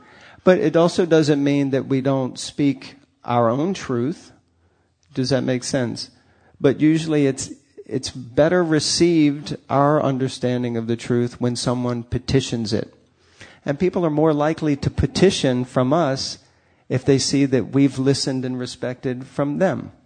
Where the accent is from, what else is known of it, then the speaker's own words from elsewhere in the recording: United States; I'm not very good at it because I'm from America.